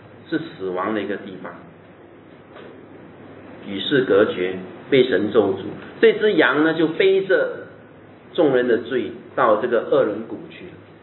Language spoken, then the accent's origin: Chinese; China; 可能用我们中国人的那种武侠小说来讲，就比较清楚明白一点了